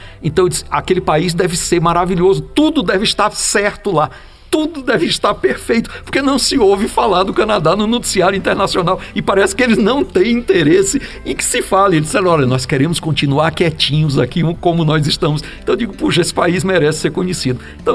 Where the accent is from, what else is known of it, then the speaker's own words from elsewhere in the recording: Fortaleza, Ceará, Brazil; eu, como disse, sou cearense de Fortaleza